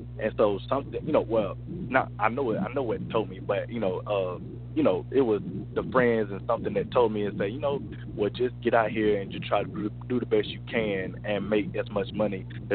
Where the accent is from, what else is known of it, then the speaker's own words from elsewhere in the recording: Lawrenceville, Georgia, United States; I did most of my growing up in Gwinnett County, around Lawrenceville area, Norcross.